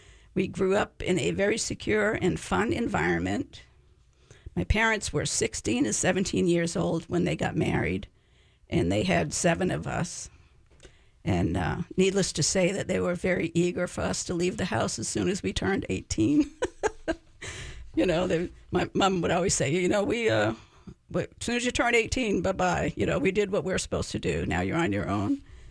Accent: Holliston, Massachusetts, United States; So I was born and raised in Holliston, Massachusetts, a tiny little town located about 25 miles outside of Boston.

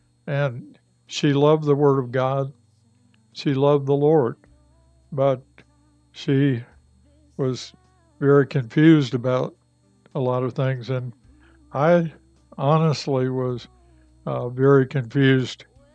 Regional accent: Ironton, Ohio, United States; born there; also born or lived in Richlands, Virginia; I was born in Ironton, Ohio.

